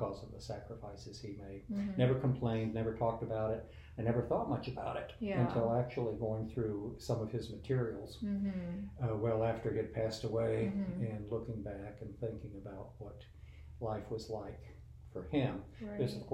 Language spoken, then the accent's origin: English; Athens, West Virginia, United States; I grew up in Athens, so my earliest memories are in Athens, West Virginia